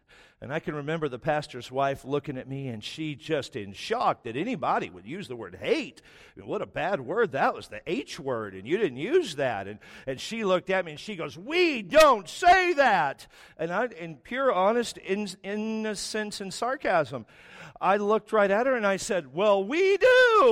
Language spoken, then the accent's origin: English; Texas, United States; I don't know if it's because we're from Texas or what